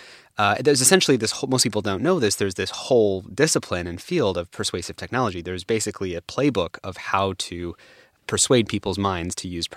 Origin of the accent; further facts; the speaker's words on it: San Francisco, California, United States; Well, I grew up actually in the Bay Area in San Francisco.